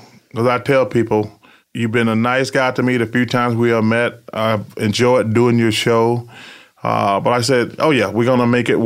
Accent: the South, United States; I'm from the South, so they like a lot of lemonade down there.

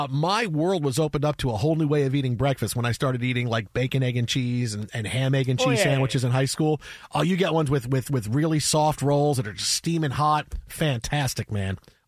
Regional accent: Staten Island, New York, United States; accent: Staten Island; Now I'm back in my Staten Island accent.

